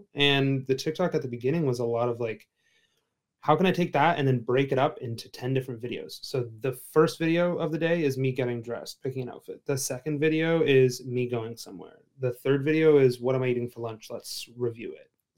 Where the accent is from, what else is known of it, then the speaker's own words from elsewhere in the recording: Toronto, Ontario, Canada; now in Los Angeles, United States; Growing up in Toronto, it's very much a walking city, like New York in that way